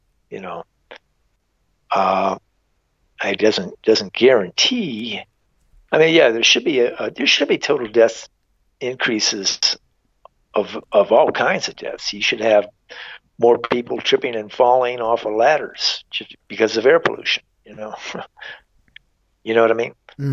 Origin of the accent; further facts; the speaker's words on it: Phoenix, Arizona, United States; I mean, to me, I'm from Phoenix, you know.